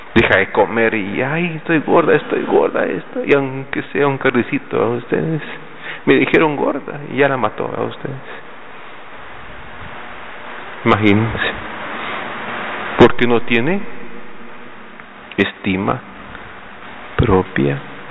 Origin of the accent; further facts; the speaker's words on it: Guatemala; Todos hemos juzgado, y como guatemaltecos tenemos esa costumbre de juzgar.